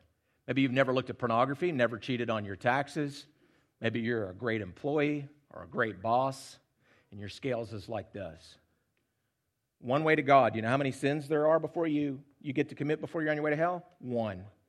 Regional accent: Huntsville, Alabama, United States; Now, you realize I'm from Huntsville, Alabama, which is due west of here.

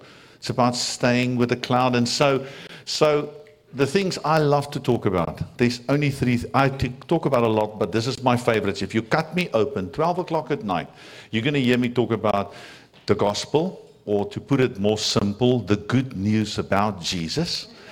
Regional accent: South Africa; first language Afrikaans; English is a second language; Because my first language is a very guttural Germanic kind of language called Afrikaans, like Dutch and German.

